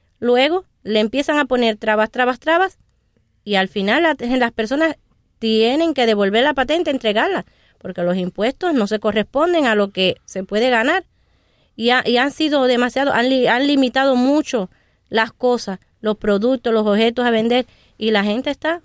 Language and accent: Spanish; Cuba; comprando las cosas como las compramos los cubanos de a pie